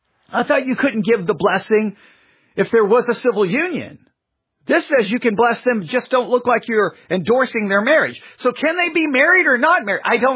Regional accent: Texas, United States; So, and not only that, I'm from West Texas

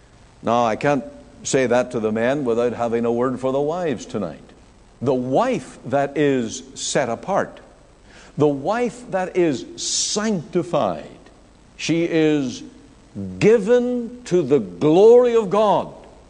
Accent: Canada; I can take everything that I know as a Canadian and all that I know about Canadian life and the way of life

